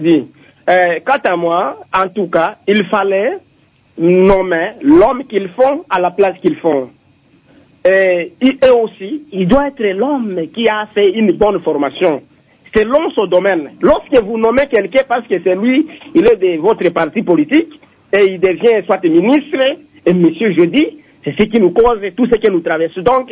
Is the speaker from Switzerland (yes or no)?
no; DR Congo; quand on parle des transports dans ces pays, ça nous fait mal, nous, en tant que Congolais.